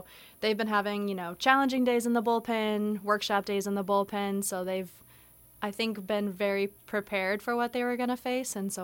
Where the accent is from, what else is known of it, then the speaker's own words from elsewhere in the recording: Omaha, Nebraska, United States; So I grew up in Omaha